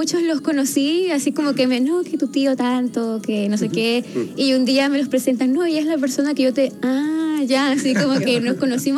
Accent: Chile; born or raised there; also born or lived in Venezuela

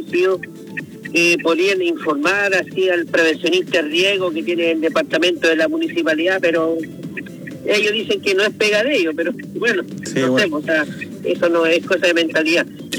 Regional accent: Valparaíso, Chile; soy de Valparaíso y mi recorrido es Valparaíso y en la Plaza Sotomayor.

